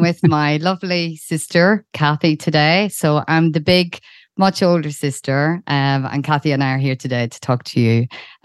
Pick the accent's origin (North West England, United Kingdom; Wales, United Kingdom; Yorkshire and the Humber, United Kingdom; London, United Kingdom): Yorkshire and the Humber, United Kingdom; I'm from East Yorkshire, 52 years of age.